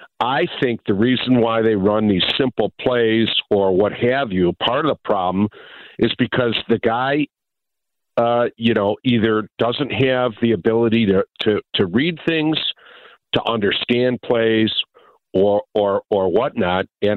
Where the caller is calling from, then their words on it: Cary, Illinois, United States; Cary, Illinois.